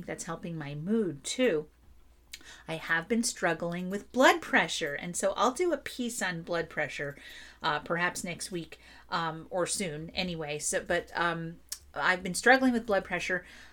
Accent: East Windsor, New Jersey, United States; And I always get excited when I go to East Windsor, Connecticut, because I grew up in East Windsor, New Jersey.

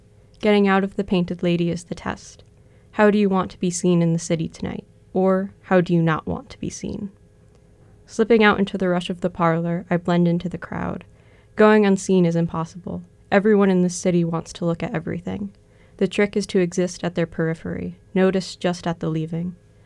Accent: Durham, Connecticut, United States; I'm a junior here at UConn, and I'm studying English and history, and I'm doing a minor in digital public history, and I'm from Durham, Connecticut.

